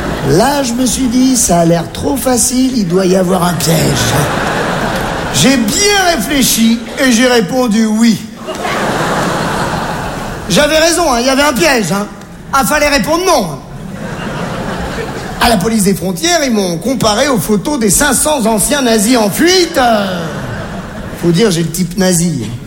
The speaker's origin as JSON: {"language": "French", "country": "Algeria", "tie": "born there"}